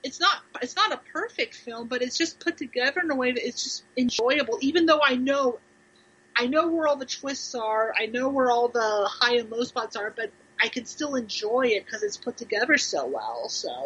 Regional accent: Ohio, United States; now in Kentucky, United States; I'm from Ohio, actually, but...

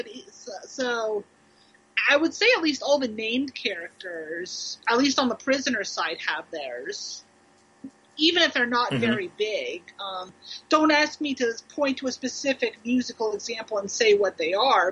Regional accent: Ohio, United States; now in Kentucky, United States; I'm from Ohio, actually, but...

